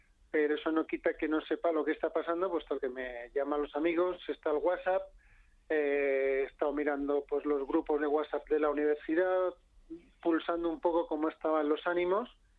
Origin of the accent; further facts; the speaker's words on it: Madrid, Community of Madrid, Spain; born there; now in Catalonia, Spain; me siento orgulloso de haber nacido en Madrid y de tener sangre castellana, y vivo encantado en Cataluña.